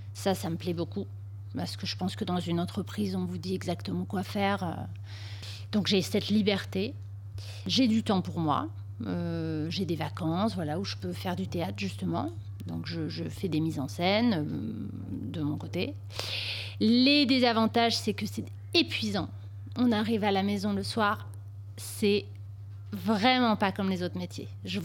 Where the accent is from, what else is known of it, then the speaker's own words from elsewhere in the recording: Flayosc, Provence-Alpes-Côte d'Azur, France; j'ai décidé de revenir là où mon mari et moi, on a de la famille puisqu'on vient tous les deux d'ici. Moi j'étais de Flyosque.